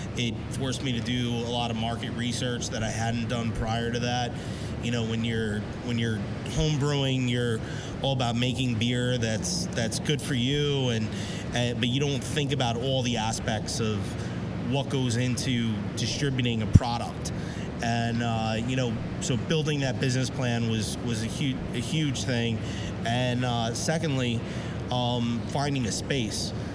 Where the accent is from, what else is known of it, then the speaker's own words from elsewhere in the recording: Bayonne, New Jersey, United States; I grew up in Bayonne, actually.